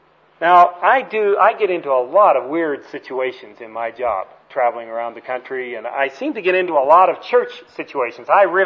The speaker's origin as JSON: {"language": "English", "country": "Canada", "said": "And, of course, I'm a Canadian, and I still hold my Canadian passport."}